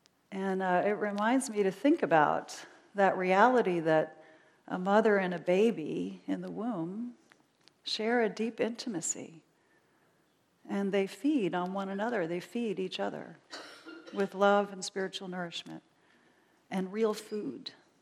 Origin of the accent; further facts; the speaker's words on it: Miami, Florida, United States; was raised up in this diocese, was born and raised in Miami